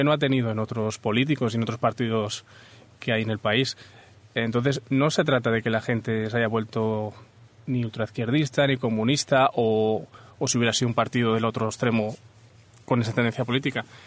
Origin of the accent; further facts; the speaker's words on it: Spain; Como español y sobre todo como víctima de una crisis que nos ha llevado a muchos españoles por ahí, por el mundo.